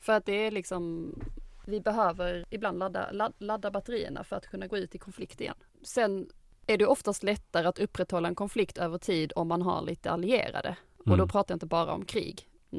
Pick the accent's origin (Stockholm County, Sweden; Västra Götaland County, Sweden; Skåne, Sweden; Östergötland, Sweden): Skåne, Sweden; accent: Scanian; jag pratar skånska, och för somliga så kan det vara svårt att höra vad jag säger kanske.